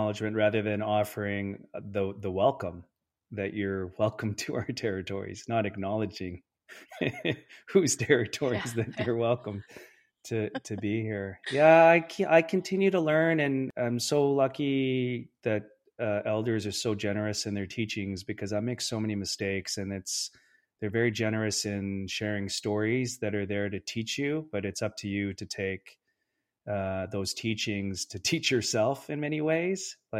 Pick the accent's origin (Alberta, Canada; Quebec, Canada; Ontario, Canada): Ontario, Canada; Kapuskasing; I grew up on Treaty 9 in Kapuskasing, Ontario, and not even knowing that I was on Treaty 9.